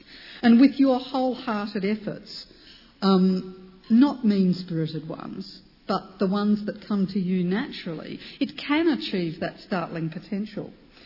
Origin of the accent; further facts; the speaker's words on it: Adelaide, South Australia, Australia; For my hometown's sake, and the bright future of my little nieces and nephews